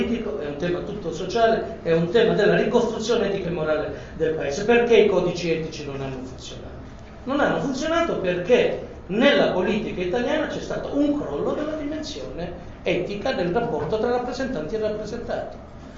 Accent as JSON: {"language": "Italian", "region": "Calabria", "country": "Italy", "tie": "born or raised there", "said": "Il sindaco del mio paesino, che ha 4.300 abitanti in Calabria"}